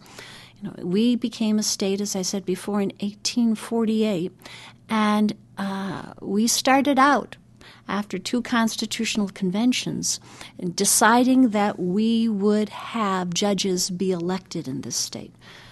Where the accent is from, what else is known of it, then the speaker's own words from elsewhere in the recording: Richland Center, Wisconsin, United States; Which is my hometown, indeed.